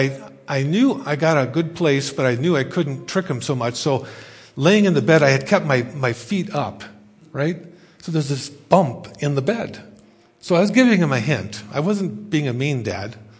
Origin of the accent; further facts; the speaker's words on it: United States; I grew up in the States, so I don't know if this is a phrase that you're familiar